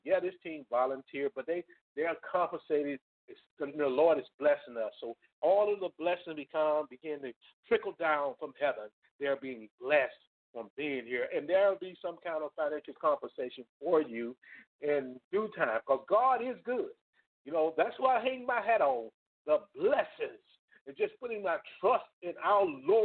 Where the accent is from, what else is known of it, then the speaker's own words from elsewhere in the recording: Alabama, United States; We hail from South Central Alabama.